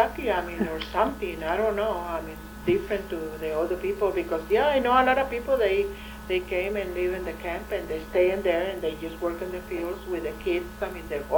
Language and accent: English; Texas, United States; English is a second language; when I grew up over there in Texas, it was not, a lot of the field work, to work.